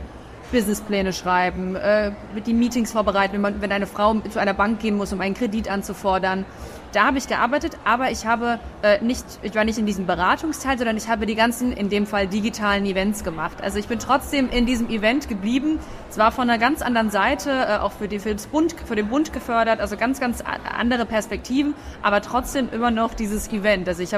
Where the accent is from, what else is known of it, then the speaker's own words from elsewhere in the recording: Mannheim, Baden-Württemberg, Germany; Praktikum in einem Kongresshaus in Mannheim, wo ich aufgewachsen bin.